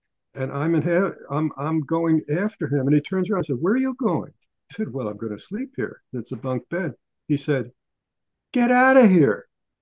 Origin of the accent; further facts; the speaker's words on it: New York, United States; And it's such a remarkable thing bringing all of them together in my hometown. That's in New